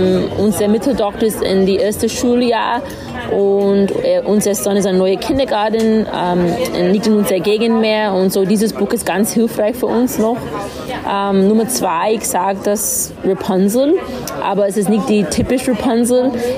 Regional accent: United States; now in Vienna, Austria; Ich wohne in Wien, ich komme aus den USA, ich bin eine dreifache Mama und ich liebe Lesen.

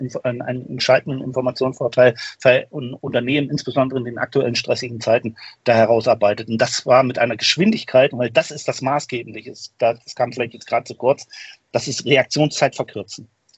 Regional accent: Germany; ich bin zwar jüdischer Abstammung, aber ich bin in der DDR aufgewachsen und habe eine christliche Prägung

